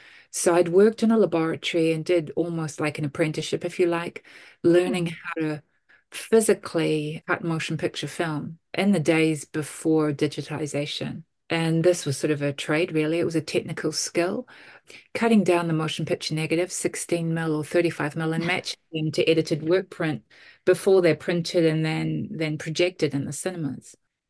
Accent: Auckland, New Zealand; I grew up in Auckland. So unlike many people who live in Auckland, I actually grew up here. For the last 15 years or so of my working life, I've spent a lot of time offshore, either virtually or traveling.

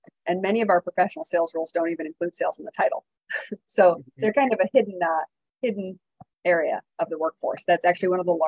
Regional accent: Nebraska, United States; As you said … I'm the director for the Center for Professional Sales here at UNO. I'm originally from Nebraska, and I'm back here at UNO after stints in Washington, D.C. and abroad and in Wisconsin.

